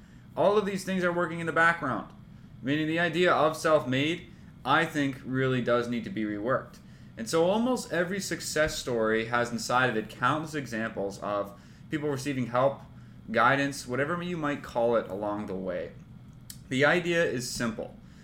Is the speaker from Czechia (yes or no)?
no; Austria; born or raised there; English is a second language; now in United States